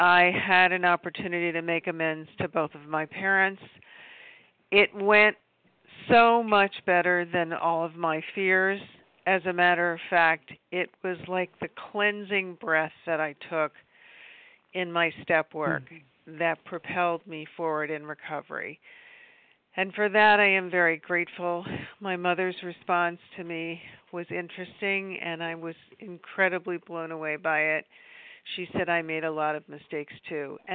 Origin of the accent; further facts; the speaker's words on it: Pennsylvania, United States; I'm from Pennsylvania, grateful recovered, compulsive overeater.